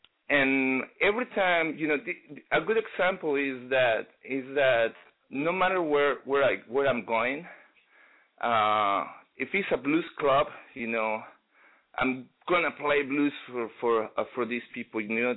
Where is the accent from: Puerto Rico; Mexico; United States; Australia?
Mexico; because I say, well, you know, I'm from Mexico, you know, I'm not from here, you know